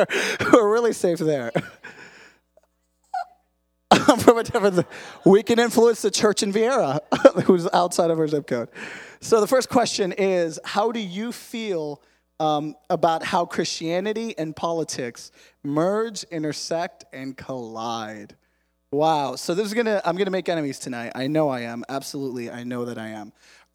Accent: New England, United States; I was born here. I love this country, America, right with you guys. I celebrate July 4th too. I'm from New England.

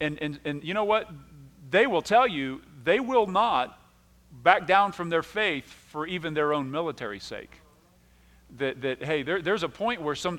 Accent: United States; and I'm an American through and through, brother. I mean, there's no greater nation on the earth.

